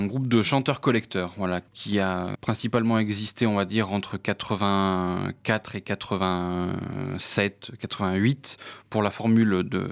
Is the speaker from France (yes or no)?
yes; Auvergne-Rhône-Alpes, France; now in Saint-Étienne, France; moi, j'habite à Saint-Étienne, même si je suis originaire de Haute-Loire.